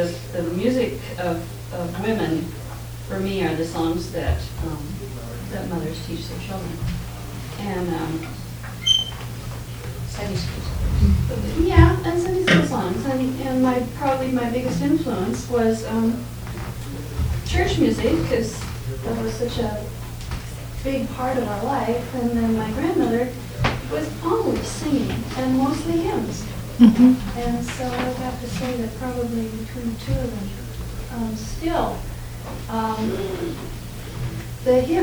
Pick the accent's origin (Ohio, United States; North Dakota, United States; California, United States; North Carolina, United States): North Dakota, United States; I was brought up in North Dakota, and my first recollection of music on the radio was cowboy music, and I hated it.